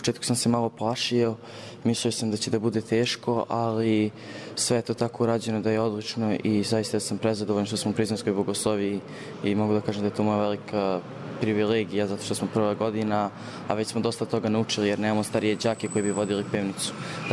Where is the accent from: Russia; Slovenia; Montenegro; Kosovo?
Kosovo; Kosovska Mitrovica; now in Vrnjačka Banja, Serbia; rodom sam iz Kosovske Mitrovice, a živim u Vrnjačkoj Banji.